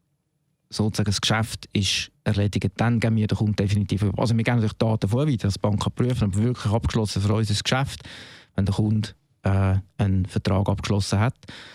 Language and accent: German; Zurich, Switzerland; wenn ich irgendwie als Zürcher irgendwie in einer anderen Kantonalbank anrufe.